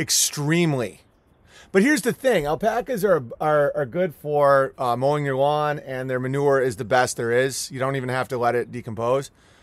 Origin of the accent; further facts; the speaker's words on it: Ireland; I'm an actor from Ireland.